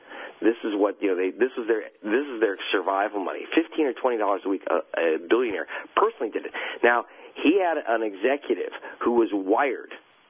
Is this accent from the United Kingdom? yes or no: yes; United Kingdom; And in Britain, and you can hear from my accent, it's the only place I can get this information out.